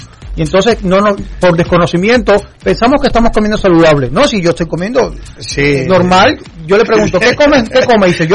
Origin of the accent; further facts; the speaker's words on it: Cuba; yo recuerda que yo soy cubano.